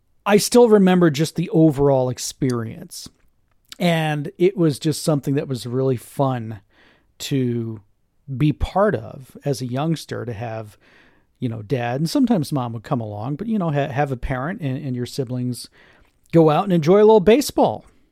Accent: Tampa, Florida, United States; And again, growing up in the Tampa area was very influential for me

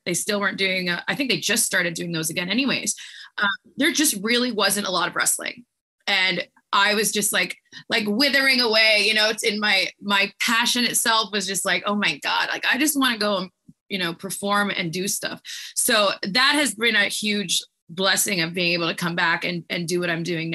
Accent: Canada; you know how it is as a Canadian, you really have to make these huge sacrifices and huge moves to kind of get out of the country

